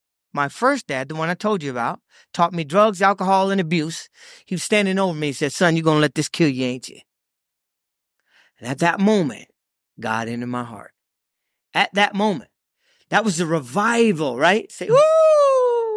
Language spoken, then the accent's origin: English; Odessa, Texas, United States; Well, I grew up in Odessa, Texas my whole life.